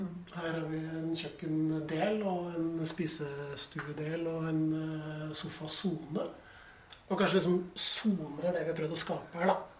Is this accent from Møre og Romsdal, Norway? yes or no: no; Innlandet, Norway; moved away as an adult; now in Oslo, Norway; Jeg også fra utenfor Oslo, født og oppvokst på Hadeland. Mm-hmm. Også i grønne omgivelser, mm-hmm. men flyttet inn til Oslo da jeg var 19.